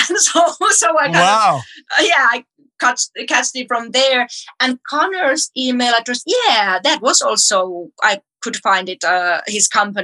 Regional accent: Finland; English is a second language; from Finland. and I have a film.

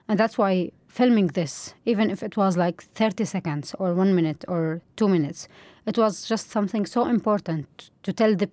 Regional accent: Aleppo, Aleppo Governorate, Syria; moved away; I was born in Aleppo. And I lived all my life until 2016 when we forced to flee.

